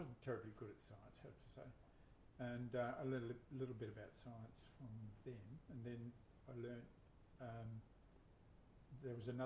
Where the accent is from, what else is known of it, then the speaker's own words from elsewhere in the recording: Launceston, Tasmania, Australia; I was born in Launceston in 1952, and I grew up there from obviously 1952, and I left when I was about 17 and a half, 18, and came down to Hobart. But my home life was in sort of outer suburban Launceston